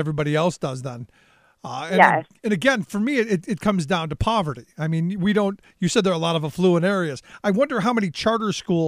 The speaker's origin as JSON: {"language": "English", "town": "Cleveland", "region": "Ohio", "country": "United States", "tie": "born or raised there", "said": "you look at urban areas across the country where I grew up in Cleveland, there's tons of them."}